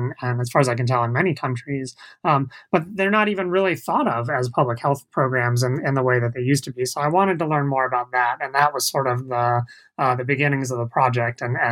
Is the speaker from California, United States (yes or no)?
yes; California, United States; So I remember I grew up in the Bay Area, and at once a year there would be an Itzit day.